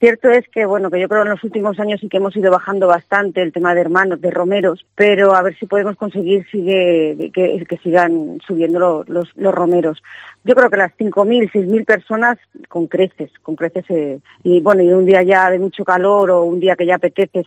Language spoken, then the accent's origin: Spanish; Zamora, Castile and León, Spain; del sentir de que todos somos de Zamora y todos somos hermanos